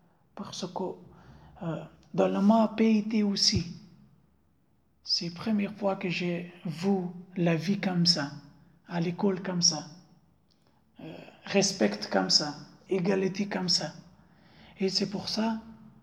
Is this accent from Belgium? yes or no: no; Afghanistan; French is a second language; je viens d'Afghanistan et je suis né le 1er juillet 1987 en Afghanistan.